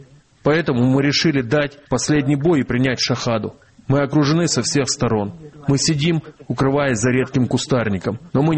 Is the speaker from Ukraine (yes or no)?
no; Aleroy, Chechnya, Russia; я из Алероя.